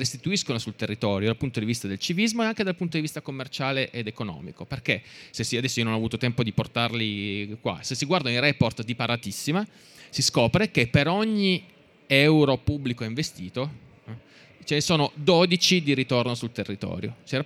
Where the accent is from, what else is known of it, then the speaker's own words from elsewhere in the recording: Apulia, Italy; poi non lo so pronunciare bene perché io sono pugliese